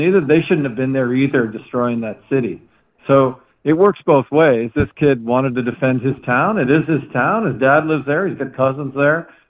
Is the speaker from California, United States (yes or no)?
yes; San Francisco, California, United States; born there; I was born in San Francisco, but I don't live there.